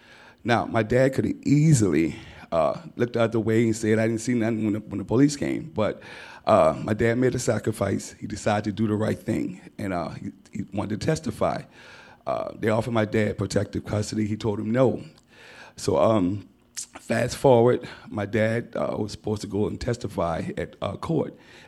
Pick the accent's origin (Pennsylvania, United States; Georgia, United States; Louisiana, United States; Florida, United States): Louisiana, United States; New Orleans; I had a beautiful childhood. The Lower Ninth Ward had everything in here before Katrina.